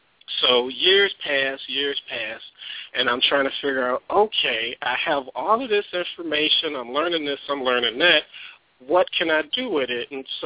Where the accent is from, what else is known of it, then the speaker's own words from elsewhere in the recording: Detroit, Michigan, United States; I'm originally from Detroit, and so grew up on, you know, conscious hip-hop … folks like that.